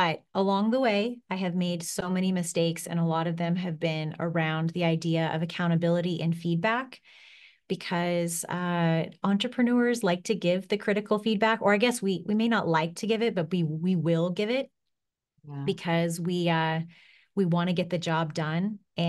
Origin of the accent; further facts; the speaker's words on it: Kansas, United States; also born or lived in Japan / Korea / England; now in Phoenix, United States; Now, I'm originally from Kansas and met my husband, who's from Jersey. And that was through the military lifestyle. And we lived in Japan and Korea and Vegas and Texas. We lived in England, and then we got stationed here in Phoenix